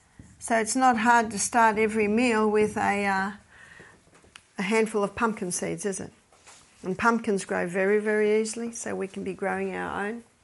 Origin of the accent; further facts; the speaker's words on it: Australia; Sorry, I'm an Aussie, so forgive me that I missed out the French bit.